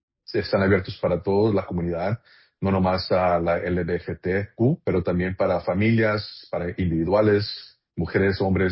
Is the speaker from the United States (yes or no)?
yes; Calexico, California, United States; also born or lived in Los Angeles; Soy originalmente de Calexico. Nací en Los Ángeles, pero viví la mayoría de mi vida en Calexico. Asistí a las escuelas allí, primaria, secundaria.